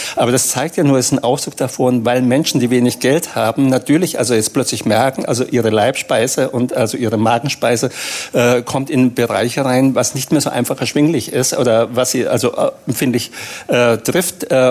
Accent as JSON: {"language": "German", "region": "Bavaria", "country": "Germany", "said": "Also ich kann ja nur Kebab sagen als Franke, das ist egal, ob mit P oder mit B. Aber ich schreibe es mit P, wir sagen dazu hartes B in Franken, also Kebab."}